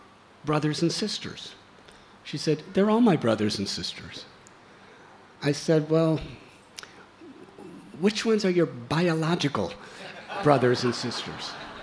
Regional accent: Chicago, Illinois, United States; I was born in Chicago, raised in Chicago. When it came to college, I went to Florida for obvious reasons.

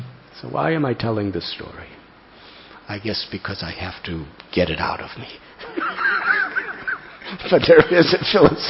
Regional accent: Mumbai, Maharashtra, India; I'm from Mumbai, I don't know the roads here. Actually, I don't even know the roads in Mumbai.

